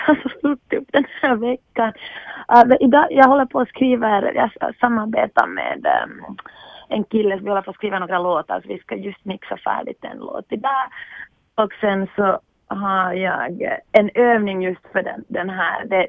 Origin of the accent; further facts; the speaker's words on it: Finland; Mina kompisar frågar alltid hemma i Finland, men berätta nu om din vardag, vad du gör.